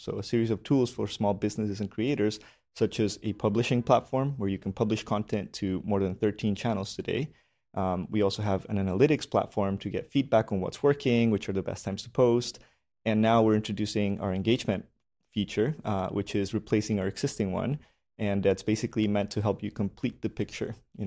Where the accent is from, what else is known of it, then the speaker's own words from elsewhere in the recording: Colombia; I'm from Colombia. I've been nomading for a few years